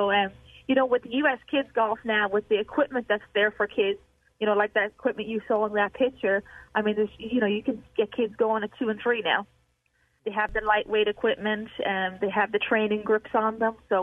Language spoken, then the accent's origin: English; Ireland; when I grew up in Ireland